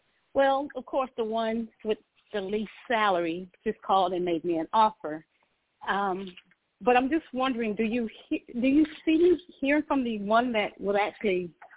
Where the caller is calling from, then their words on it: Georgia, United States; I'm calling from Georgia.